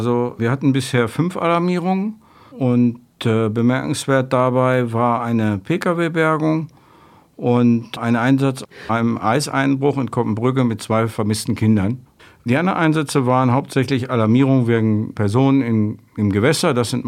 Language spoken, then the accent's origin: German; Unsen, Lower Saxony, Germany; Ich komme aus Unsen